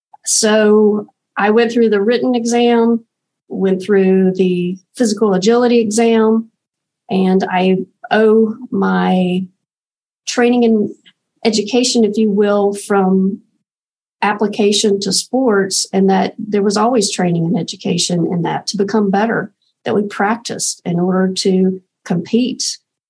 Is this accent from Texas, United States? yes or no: no; Thomasville, North Carolina, United States; accent: twang; I am from Thomasville, North Carolina. So as you listen to me today and you hear a little bit of twang, it is authentic.